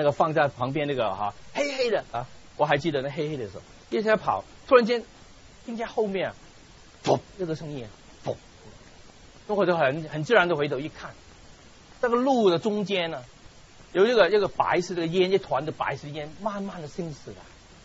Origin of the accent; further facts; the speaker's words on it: Hong Kong; first language Cantonese; Chinese is a second language; 我们南方香港都有这个习惯。那个以后那么就把它放在瓦器，我们叫做我们广东话叫做金塔嘛